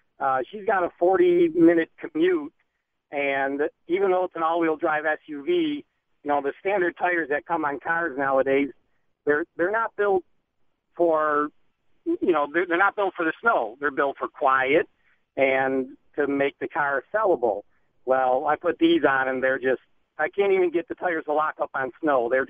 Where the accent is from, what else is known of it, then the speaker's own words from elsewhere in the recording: Buffalo, New York, United States; growing up in Buffalo, half the fun of growing up in Buffalo was a rear-wheel drive car.